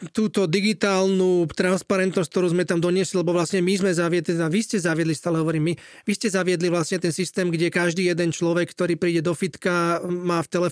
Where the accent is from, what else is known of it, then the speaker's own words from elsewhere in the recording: Vrakuňa, Bratislava Region, Slovakia; also born or lived in Trnava; Ja som sa teda síce nenarodil vo Vraku, ja som sa narodil v Trnave, ale ja som Vlčie hrdlo, Vrakuň a Biskupice, ja som z toho druhého geta.